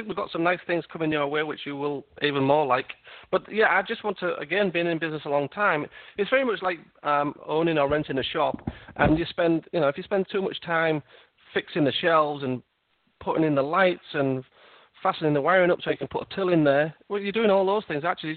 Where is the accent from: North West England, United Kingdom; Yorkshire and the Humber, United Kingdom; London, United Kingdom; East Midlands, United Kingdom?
Yorkshire and the Humber, United Kingdom; I mean, I'm from Yorkshire